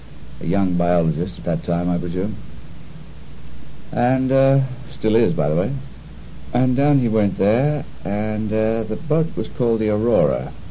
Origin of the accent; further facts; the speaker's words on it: Tasmania, Australia; Well, Tony, that is not entirely true. I'm actually a Tasmanian. A Tasmania is a little thing that looks like a kidney. It's a lower part of Australia, and it's nearest the South Pole.